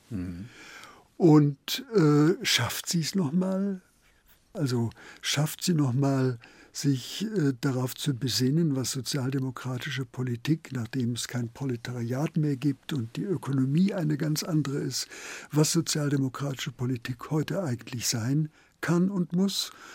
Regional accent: Heidelberg, Baden-Württemberg, Germany; Ich komme aus Heidelberg.

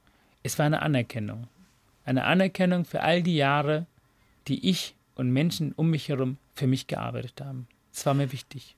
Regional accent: Hamburg, Germany; ich komme aus Hamburg.

